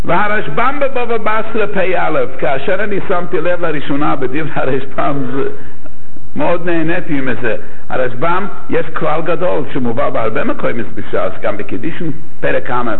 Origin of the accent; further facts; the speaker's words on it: Jerusalem, Jerusalem District, Israel; אני רק רוצה להביא את המושג הזה גם אני ירושלמי